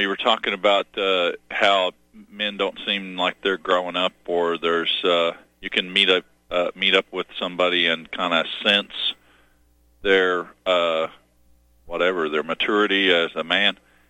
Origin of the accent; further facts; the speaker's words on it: Kentucky, United States; Kentucky. We say that here.